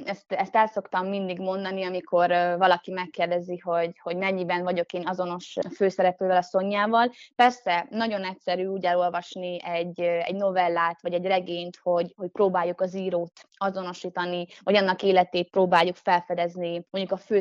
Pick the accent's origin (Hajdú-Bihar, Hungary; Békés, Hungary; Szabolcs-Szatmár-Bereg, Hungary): Hajdú-Bihar, Hungary; Debrecen; moved away as an adult; now in Budapest, Hungary; Én Debrecenben születtem, Alföldön éltem 25 éven keresztül, pontosan tudom, milyen alföldiként, vidékiként felköltözni Budapestre.